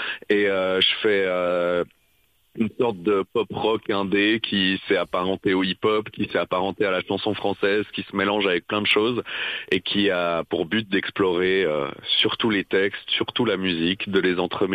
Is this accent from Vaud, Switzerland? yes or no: yes; Lausanne, Vaud, Switzerland; Je viens de Lausanne. Je fais de la musique depuis que je suis complètement ado.